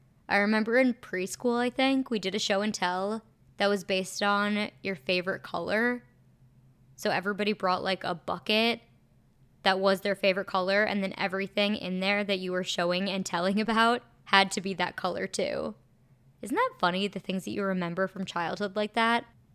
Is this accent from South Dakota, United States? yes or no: no; Minnesota, United States; But same with Minnesota. I love my hometown.